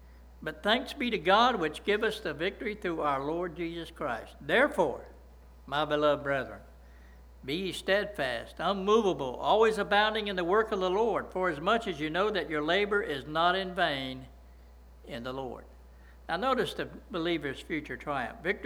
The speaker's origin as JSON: {"language": "English", "town": "Coolidge", "region": "Georgia", "country": "United States", "tie": "born or raised there", "also_born_or_lived": "Pavo, United States", "said": "I was raised up in Coolidge and Pavo, and I know better, right?"}